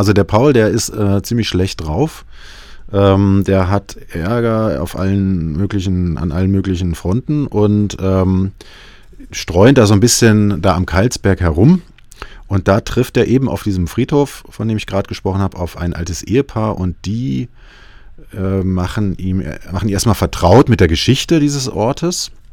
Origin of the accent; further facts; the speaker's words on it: Kassel, Hesse, Germany; also ich selber bin Kasselaner und ich bin in Oberzweren aufgewachsen, also nicht in Niederzweren, aber in Oberzweren und nicht allzu weit von diesem Friedhof entfernt.